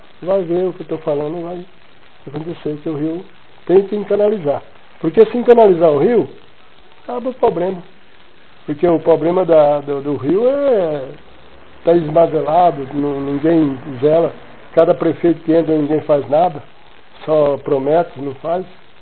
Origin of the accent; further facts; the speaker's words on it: Bahia, Brazil; moved away; Aí eu vim da Bahia. Fui para uma cidade do interior